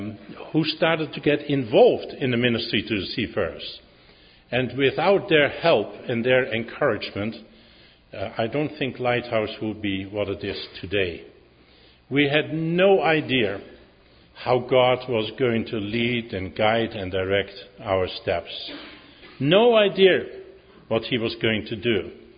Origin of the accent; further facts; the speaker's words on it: Harderwijk, Gelderland, Netherlands; English is a second language; now in England; I said, it's a small town. And I said, you probably won't know it. He said, well, try me. And I said, the name is Harderwijk.